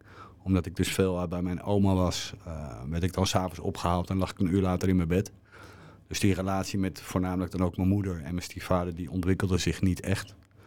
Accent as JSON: {"language": "Dutch", "town": "Soest", "region": "Utrecht", "country": "Netherlands", "tie": "born there", "said": "Ik ben geboren in Soest, een klein dorpje tussen Hilversum en Amersfoort."}